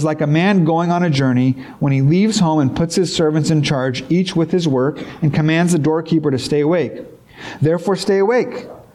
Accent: Japan; also born or lived in Philippines; So my family, I grew up in Japan because my parents are missionaries. And so for high school, I got to go to boarding school in the Philippines.

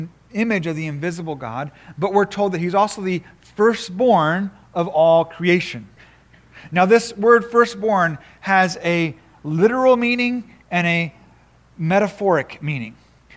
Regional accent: Japan; I grew up in Japan as parents are missionaries

